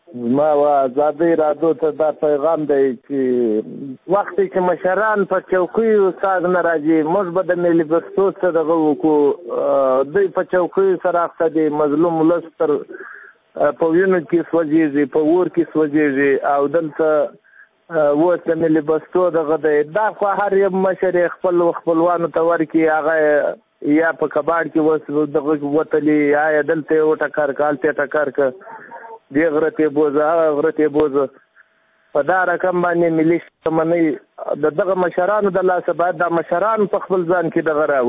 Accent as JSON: {"language": "Pashto", "region": "Nangarhar", "country": "Afghanistan", "said": "زه د ننګرهار څخه یو معیوب یا معلول خبرې کوم."}